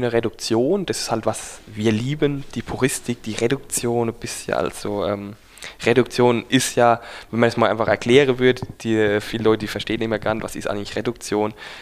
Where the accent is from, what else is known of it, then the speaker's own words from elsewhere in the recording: Rhineland-Palatinate, Germany; wir sind Pfälzer, Trinkkultur